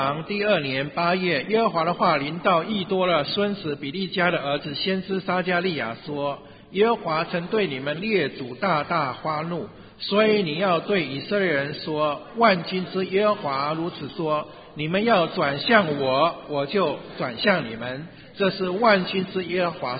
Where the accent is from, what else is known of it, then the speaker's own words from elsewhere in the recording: China; 像我们中国人一样，我相信你父母亲帮你取名的时候，他在你身上是有一个盼望的